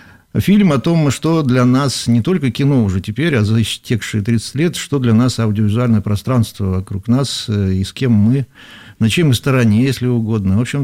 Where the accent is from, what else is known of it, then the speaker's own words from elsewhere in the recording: Leningrad Oblast, Russia; я из Ленобласти, из поселка в Ленобласти, поехал на электричке в Ленинград